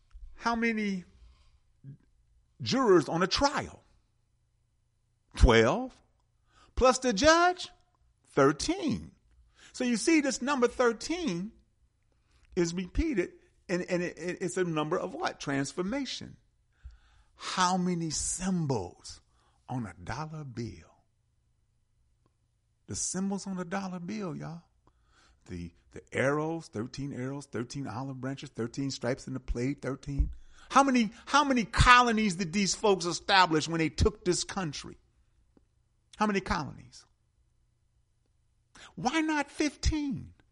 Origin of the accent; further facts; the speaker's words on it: Milwaukee, Wisconsin, United States; But for us, and I mean for us as American Africans in our hood, particularly in Milwaukee, we called it Friday the 13th, Black Friday